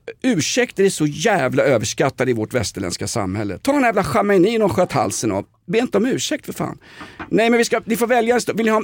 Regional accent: Vällingby, Stockholm County, Sweden; Jag kommer från Vällingby

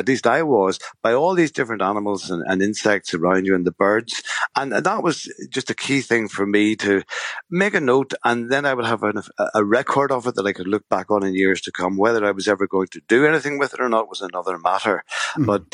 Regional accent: Northern Ireland, United Kingdom; I grew up in County Tyrone in a village, a small village, but it was the town sort of, you know. I'd never lived in the countryside

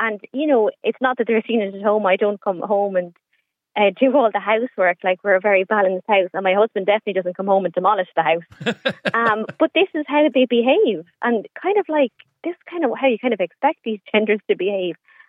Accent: County Carlow, Ireland; I'm actually from Carlow

